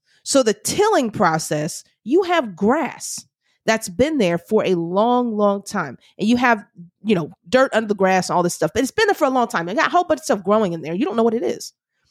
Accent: Houston, Texas, United States; I'm from Houston, Texas. No gardens. We don't plant I did not plant gardens in Houston, right? That's not the type of lifestyle I had growing up.

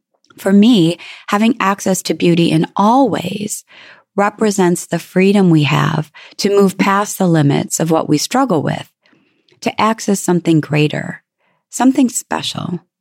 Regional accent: Crystal Falls, Michigan, United States; I grew up in Crystal Falls, Michigan, a town of about 2,500, framed by trees and lakes.

